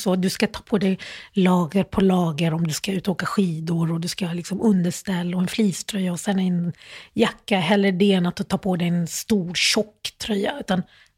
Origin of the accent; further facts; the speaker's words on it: Malmö, Skåne, Sweden; moved away as an adult; Så då växte jag upp i Malmö. Och jag flyttade från Malmö för typ 19 år sedan.